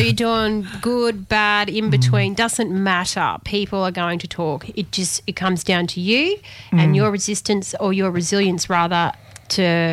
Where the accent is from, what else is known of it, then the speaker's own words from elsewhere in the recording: Queensland, Australia; I'm from Yindinji Nation. My grandparents on my mum's side were born and raised in Yarraba.